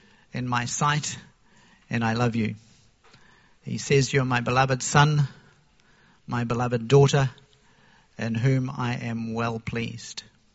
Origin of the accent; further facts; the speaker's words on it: New Zealand; We come from New Zealand, where we spend a fair bit of our time.